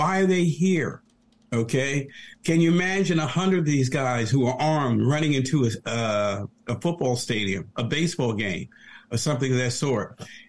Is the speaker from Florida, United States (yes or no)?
no; Montclair, New Jersey, United States; now in East Orange, United States; I grew up in Montclair. I'm in East Orange, and my district remains the 34th district.